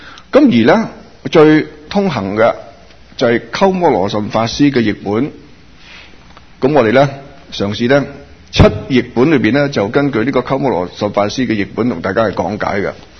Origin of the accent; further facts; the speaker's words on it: Guangdong, China; 但我们广东人用粤音广东话去发音